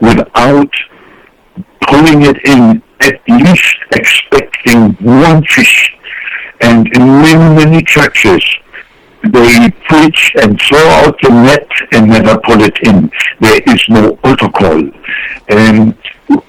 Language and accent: English; Germany; English is a second language; also born or lived in Frankfurt; now in United States; Yes, my ministry, my background is German. I'm an American citizen in the meantime. I love America. I lived in Frankfurt in Germany at that time.